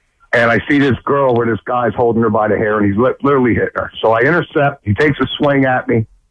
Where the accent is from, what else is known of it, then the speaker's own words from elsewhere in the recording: Philadelphia, Pennsylvania, United States; I was raised properly in South Philly.